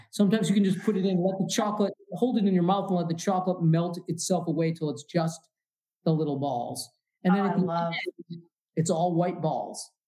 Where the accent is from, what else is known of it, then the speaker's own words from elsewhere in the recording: Michigan, United States; I'm a Twizzler person. I'm from Michigan.